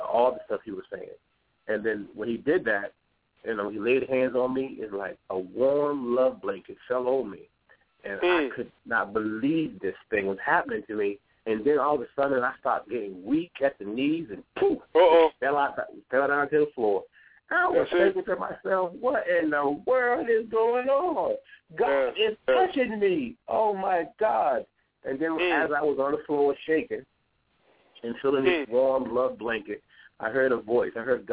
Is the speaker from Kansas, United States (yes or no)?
no; Boston, Massachusetts, United States; I come from Boston, Massachusetts.